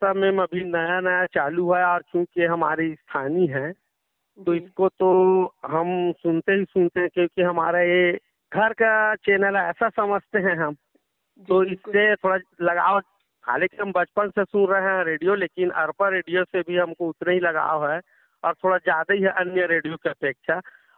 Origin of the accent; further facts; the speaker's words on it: Chhattisgarh, India; हमारे गांव के तरफ जितने भी हमारे छत्तीसगढ़ के जो त्योहार हैं